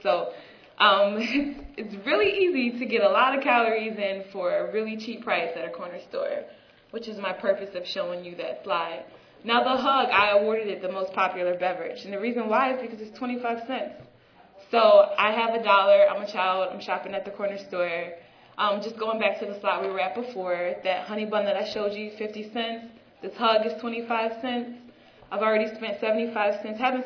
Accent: Philadelphia, Pennsylvania, United States; I'm from Philadelphia, so we eat hoagies and cheesesteaks.

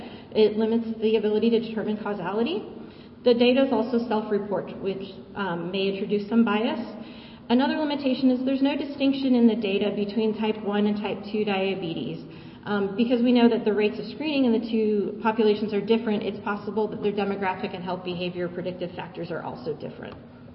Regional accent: California, United States; I'm from California originally.

